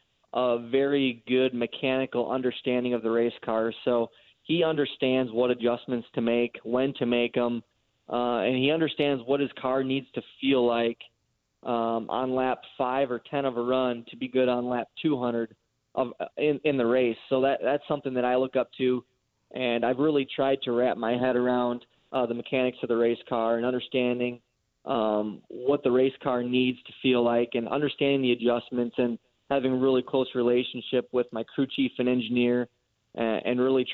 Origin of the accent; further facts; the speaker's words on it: Green Bay, Wisconsin, United States; I grew up in the Green Bay area